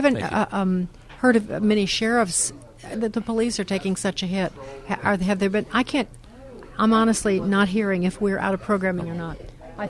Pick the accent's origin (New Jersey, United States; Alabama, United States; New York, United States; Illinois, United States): Illinois, United States; Chicago; I remember a case back in Chicago. I used to do radio in Chicago. That's my hometown.